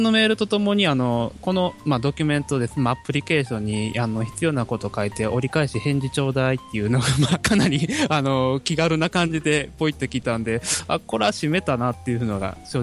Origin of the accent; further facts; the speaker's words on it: Osaka, Japan; moved away; 私の場合やっぱり地元が大阪だけにカンハム派なんですけど、